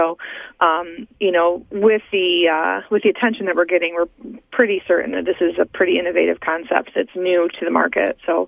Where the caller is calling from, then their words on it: Dundee, Michigan, United States; I'm near Cabela's. What city is it? Dundee? Am I in Dundee, Michigan, I think?